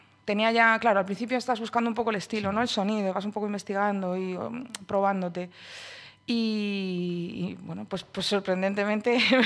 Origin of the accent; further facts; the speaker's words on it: Alicante, Valencian Community, Spain; also born or lived in Madrid; Y yo, a raíz de dejar Madrid y volver a mi tierra, que es Alicante